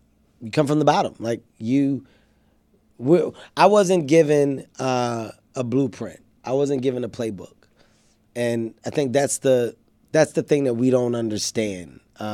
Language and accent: English; Philadelphia, Pennsylvania, United States; I come from North Philadelphia. I'm an inner city kid.